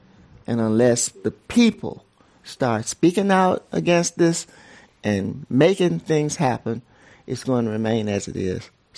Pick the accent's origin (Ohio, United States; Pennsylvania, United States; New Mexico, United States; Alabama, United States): Alabama, United States; Montgomery; I'll tell you a little bit about growing up in Montgomery